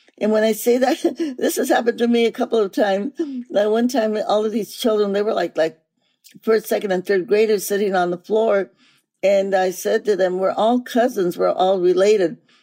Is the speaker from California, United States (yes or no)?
yes; Stockton, California, United States; also born or lived in New Mexico, United States; Well, I was really fortunate that I grew up in Stockton, California. I was born in New Mexico, and my family was very always involved in politics.